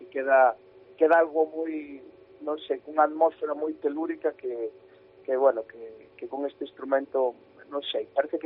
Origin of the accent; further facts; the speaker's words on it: Lugo, Galicia, Spain; para min como lucense, pues, é algo que me enche de orgullo